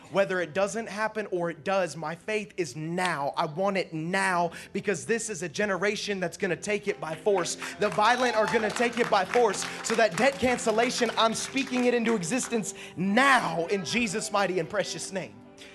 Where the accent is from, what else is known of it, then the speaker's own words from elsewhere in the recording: Okeechobee, Florida, United States; I come from Okeechobee, where we do, you know, redneck things, and we hunt things, and we, you know, it's just part of how I grew up, right?